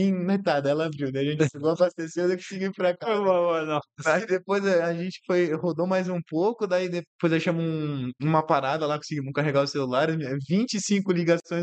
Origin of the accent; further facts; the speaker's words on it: Santa Catarina, Brazil; a gente tem que abastecer o carro, a gente é lá de Santa Catarina